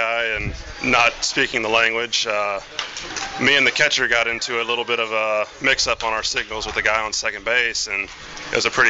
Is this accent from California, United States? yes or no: no; Texas, United States; Where I grew up in Texas, this is about spring weather for us.